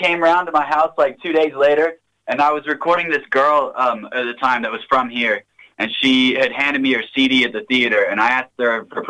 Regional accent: Hong Kong; I'm from Hong Kong, man. So most recently, I was brought up like around the world.

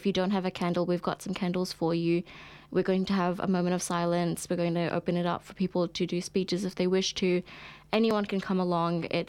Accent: Pakistan; now in Auckland, New Zealand; But I grew up in Pakistan, and I know for a fact, like, talking about the things that I can talk here on air is not accepted at all.

